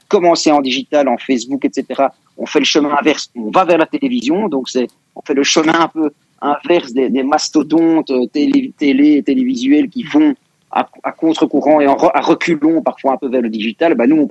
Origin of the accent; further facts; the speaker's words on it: Brussels, Brussels-Capital Region, Belgium; On est bruxellois, on est belge, on est francophone, mais on est aussi avant tout tous européens.